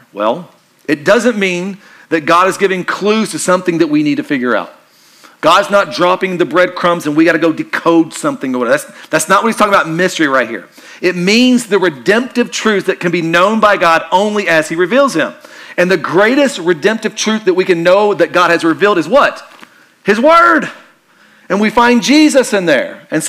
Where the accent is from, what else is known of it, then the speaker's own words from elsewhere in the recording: Kentucky, United States; I'm from Kentucky. It's my favorite one.